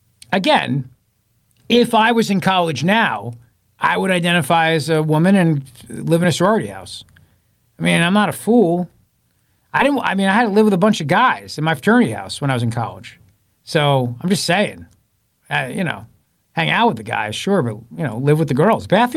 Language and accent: English; New Jersey, United States; Listen, I grew up in Jersey politics. I know cheating.